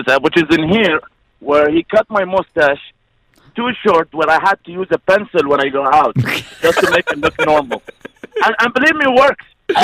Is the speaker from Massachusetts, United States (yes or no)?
no; Georgia, United States; I'm from here. I'm from Georgia.